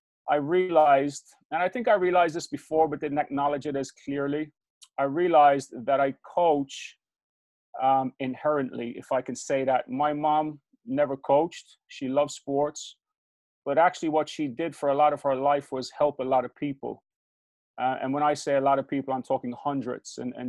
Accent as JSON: {"language": "English", "country": "Ireland", "tie": "born or raised there", "moved": "yes", "lives_now": "London, United Kingdom", "said": "I'm from Ireland. I was born and raised and bred in Ireland, but I've been living in London for about 12 or 14 years now."}